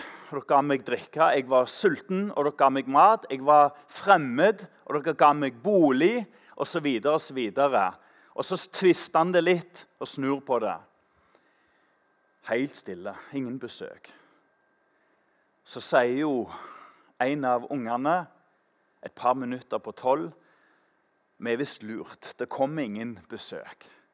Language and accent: Norwegian; Tananger, Rogaland, Norway; Og i Tananger, der jeg vokste opp, så hadde vi mye sånt.